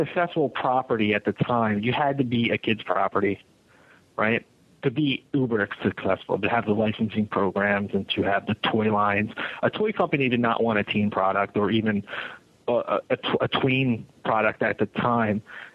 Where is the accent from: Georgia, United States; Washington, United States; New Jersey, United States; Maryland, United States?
New Jersey, United States; now in Los Angeles, United States; Yeah, well, I'm originally from New Jersey, so I see what your housewives do in conjunction with what our housewives do.